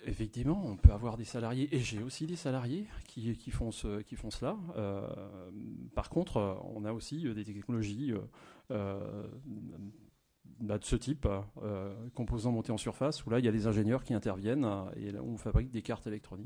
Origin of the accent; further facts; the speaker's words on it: Grand Est, France; je suis alsacien, on a des clients en Alsace